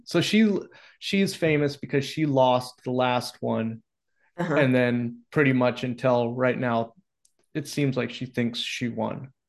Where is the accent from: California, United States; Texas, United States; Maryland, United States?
California, United States; just because I'm from California and I'm so used to voting through the mail.